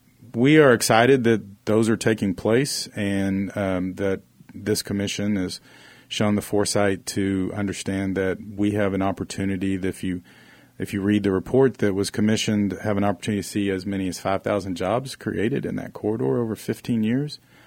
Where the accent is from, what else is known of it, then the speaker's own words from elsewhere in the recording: Oklahoma, United States; And for those listening, I think a lot of people know I'm from Oklahoma originally.